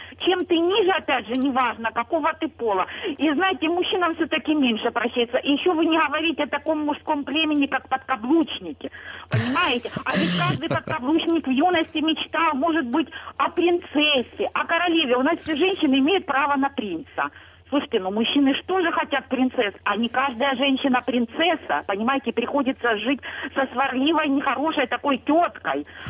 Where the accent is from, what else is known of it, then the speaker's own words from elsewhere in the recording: Luhansk Oblast, Ukraine; я з Луганщини.